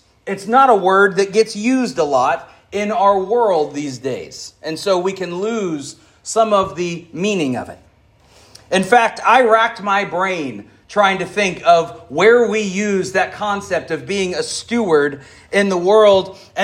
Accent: the South, United States; I'm from the South. It's kind of big down there.

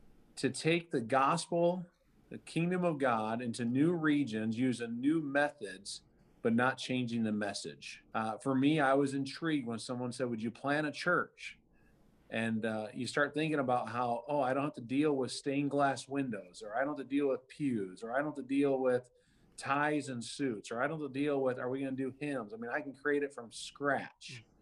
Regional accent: Michigan, United States; now in Kentucky, United States; So we've both been transplanted, but I'm born and raised in Michigan and grew up a Michigan fan.

